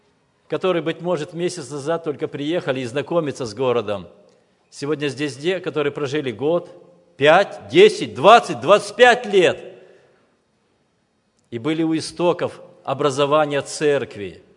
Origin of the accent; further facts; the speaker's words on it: Kyrgyzstan; moved away; В сентябре 1994 года моя семья и семья моего брата, мы приехали из Кыргызстана в эту страну, в новую страну, в новый штат, в новый город.